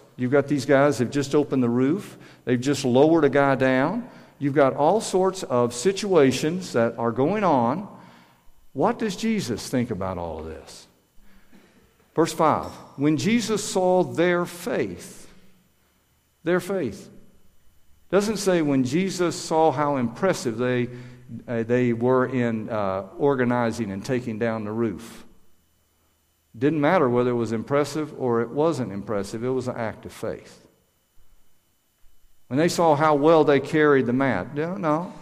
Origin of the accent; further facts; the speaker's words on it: Georgia, United States; because I'm not from Western PA. I'm from Georgia.